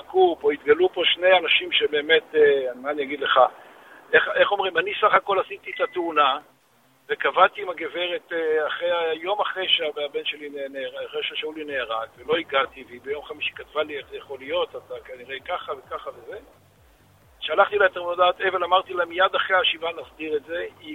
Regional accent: Ra'anana, Central District, Israel; אנחנו מרעננה במשפחה.

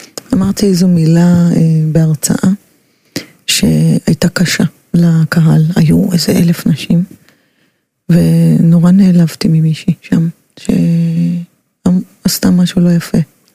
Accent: Bnei Brak, Tel Aviv District, Israel; ובאתי לך עם הכבדות שלי מבני ברק, עם החצאית פליסה שלי

